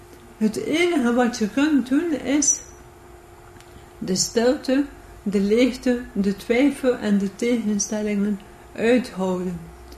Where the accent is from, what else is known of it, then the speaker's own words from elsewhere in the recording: Flanders, Belgium; Ik ben een Vlaming. Ik hoop dus dat ik verstaanbaar ben voor jullie.